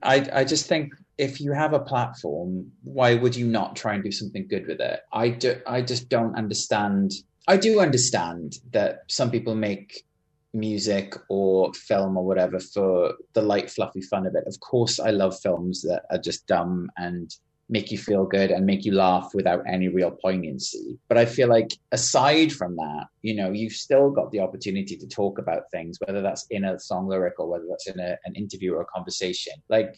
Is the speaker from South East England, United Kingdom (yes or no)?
no; Wales, United Kingdom; growing up in South Wales, there was no queer history around me.